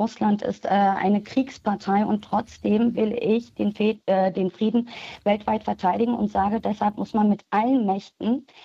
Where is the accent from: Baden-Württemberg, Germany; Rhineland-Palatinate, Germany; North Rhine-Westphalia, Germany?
North Rhine-Westphalia, Germany; Düsseldorf; in Düsseldorf, wo ich herkomme